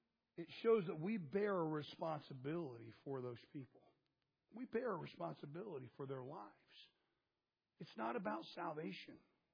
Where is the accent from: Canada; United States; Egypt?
United States; Florida; I was a lifeguard growing up in Florida.